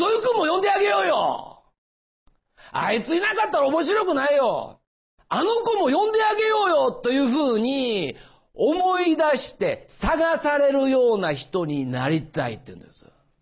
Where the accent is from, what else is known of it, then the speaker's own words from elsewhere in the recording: Osaka, Japan; 私はですね、実は大阪から来ました。実はって言わなくてもね、もう言葉で大体わかるの、まあ、大阪のね、東住吉というね、まあ庶民の町で育ったんです。二軒長屋で育ったんですよ。